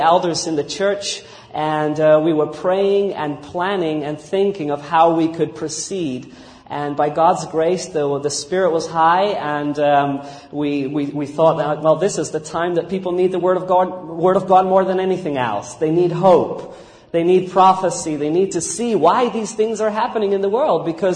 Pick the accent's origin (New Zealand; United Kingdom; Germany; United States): New Zealand; born there; I was born in New Zealand